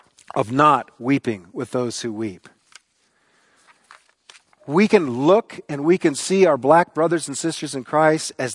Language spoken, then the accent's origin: English; United States; I'm not culpable, but I am an American.